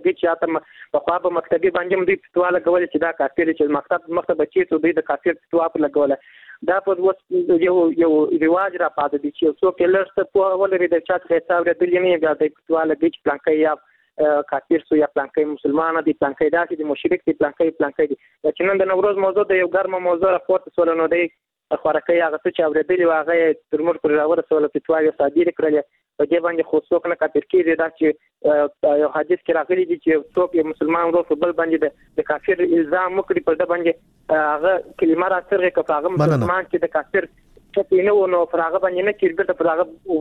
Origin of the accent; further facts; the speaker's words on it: Kandahar, Afghanistan; له کندهار ولایت څخه یو تن محصول یم.